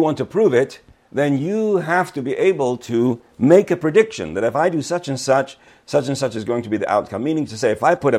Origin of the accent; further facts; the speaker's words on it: United Kingdom; I am actually British. I do. If I'm around British people, the accent is going to come back.